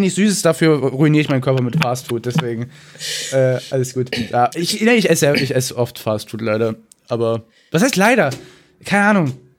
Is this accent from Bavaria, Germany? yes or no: no; Cologne, North Rhine-Westphalia, Germany; Ich komme aus Köln und trinke kein Bier.